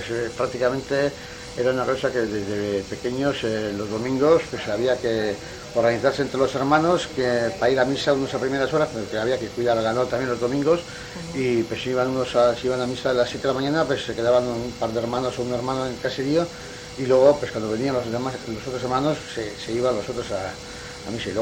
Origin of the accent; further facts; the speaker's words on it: Tolosa, Basque Country, Spain; esto ya no es un pueblo de donde yo soy, de Tolosa